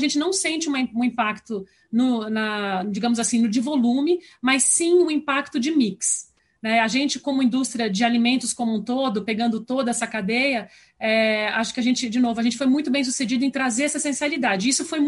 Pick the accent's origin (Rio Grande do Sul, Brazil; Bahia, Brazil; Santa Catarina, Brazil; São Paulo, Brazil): Rio Grande do Sul, Brazil; Porto Alegre; que sou gaúcha, apesar de não fazer jus ao sotaque, mas também sou de Porto Alegre.